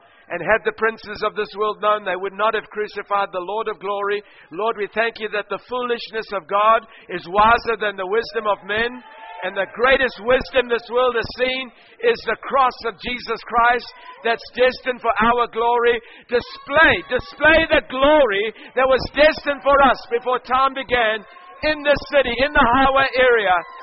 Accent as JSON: {"language": "English", "country": "Australia", "said": "I was visiting from Australia"}